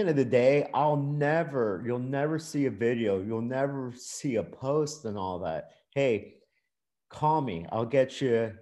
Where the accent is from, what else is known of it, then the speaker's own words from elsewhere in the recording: Florida, United States; you know, I'm from South Florida.